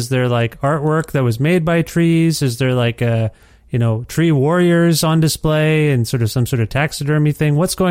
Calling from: Alberta, Canada; I'm calling you from Alberta, where you're from originally, and I live now.

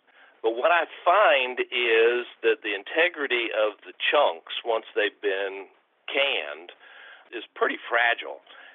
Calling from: Martinsville, Virginia, United States; I'm from Martinsville, Virginia.

